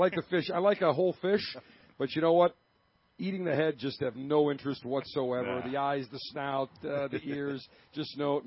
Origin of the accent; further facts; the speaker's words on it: Buffalo, New York, United States; I grew up in Buffalo, and you'd see them in the summer all over the place.